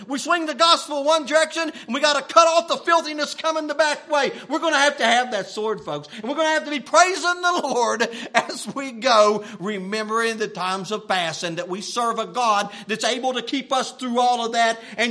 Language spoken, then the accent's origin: English; West Virginia, United States; I remember seeing over in my hometown, they had wood chopping contests.